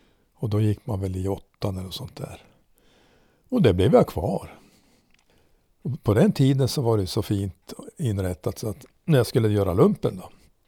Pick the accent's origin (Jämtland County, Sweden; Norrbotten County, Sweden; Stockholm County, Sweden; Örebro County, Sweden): Norrbotten County, Sweden; Långträsk; born there; also born or lived in Arvidsjaur; now in Södra Sunderbyn, Sweden; Och jag är född i Markbygdens församling. Och det vet ju knappast någon vad det är. Det är utanför Piteå landsförsamling, alltså inåt landet. Och orten heter Långträsk.